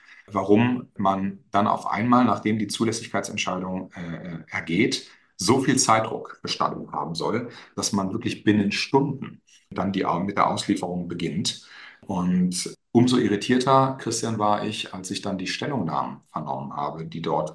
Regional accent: Cologne, North Rhine-Westphalia, Germany; Ich komme hier aus Köln

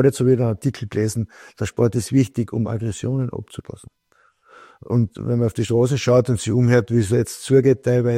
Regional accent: Hermagor, Carinthia, Austria; wo viel von Hermagor dort waren, von meiner Heimatstadt und in der Heimat.

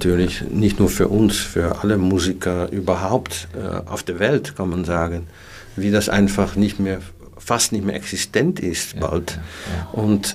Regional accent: Netherlands; German is a second language; ich bin Holländer

